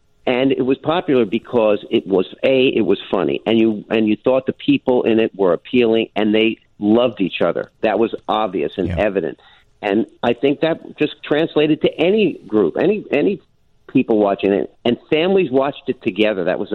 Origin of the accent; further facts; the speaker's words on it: New York, United States; I grew up in New York. And I was like, you know, I know people like this.